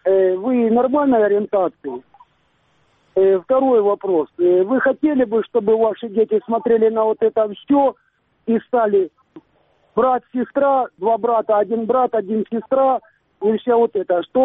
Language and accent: Russian; Donetsk, Donetsk Oblast, Ukraine; из Донецка.